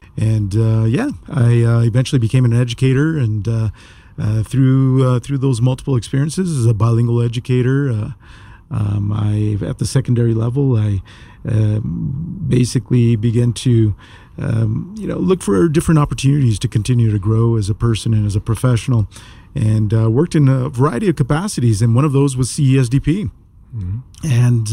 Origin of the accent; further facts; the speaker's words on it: Las Vegas, New Mexico, United States; I'm originally from Las Vegas, New Mexico, Vegueño de corazón. And being from northern New Mexico, in this case, northeastern New Mexico, you know, you grow up within an amazing culture